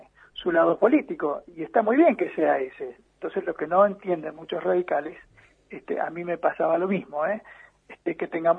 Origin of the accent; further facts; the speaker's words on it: Esquel, Chubut, Argentina; saben que soy de Esquel, que nací, que me crié